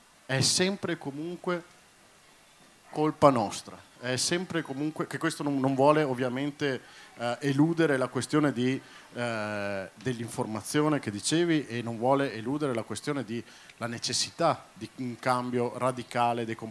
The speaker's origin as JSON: {"language": "Italian", "town": "Treviso", "region": "Veneto", "country": "Italy", "said": "Entrambi siamo di Treviso."}